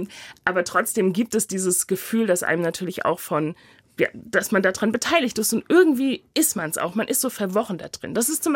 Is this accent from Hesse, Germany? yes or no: yes; Frankfurt, Hesse, Germany; now in Berlin, Germany; also ich komme aus dem Frankfurter Raum und für mich war total klar, dass ich nie in Frankfurt wohnen kann. Aber ich bin Künstlerin, ich bin auf die Großstadt angewiesen und ich bin nach Berlin gegangen.